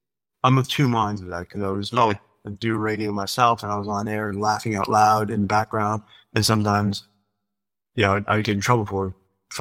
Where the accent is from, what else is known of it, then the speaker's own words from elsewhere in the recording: Canada; as I say, I'm from Canada, and thanks to the internet, I can listen to baseball games on my phone